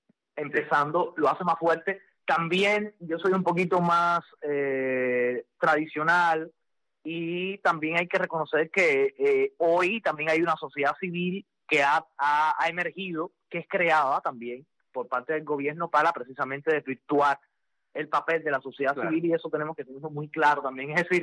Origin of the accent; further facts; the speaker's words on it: Cuba; Entonces no pude hacer como otros cubanos que sí pudieron viajar por tierra.